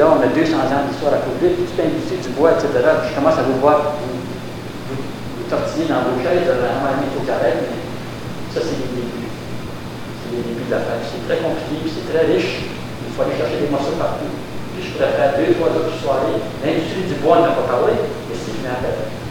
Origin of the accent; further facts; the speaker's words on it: Ottawa, Ontario, Canada; Tout ce que j'ai connu dans le quartier dans lequel j'ai grandi à Ottawa, dans le quartier francophone